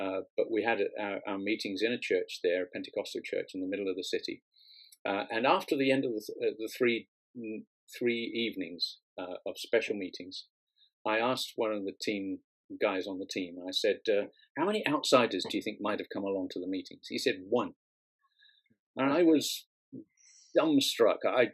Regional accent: Brighton, South East England, United Kingdom; also born or lived in Aberystwyth; now in Bridgend, United Kingdom; I grew up in Brighton and I just grew up there. Pretty much my whole growing up there, and then studied in Aberystwyth in Wales for a year, for 3 years, and then went off to Asia when I was 23.

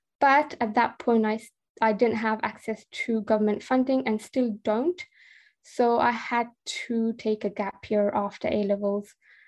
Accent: Quetta, Balochistan, Pakistan; moved away; So I grew up mostly in Quetta and attended a community school there until towards the end of 2011

